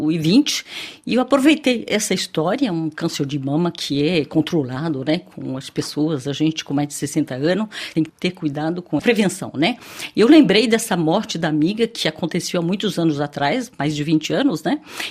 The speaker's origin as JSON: {"language": "Portuguese", "region": "Mato Grosso do Sul", "country": "Brazil", "tie": "born there", "moved": "yes", "said": "eu nasci no Mato Grosso do Sul, fui estudar em São Paulo e depois vim para cá."}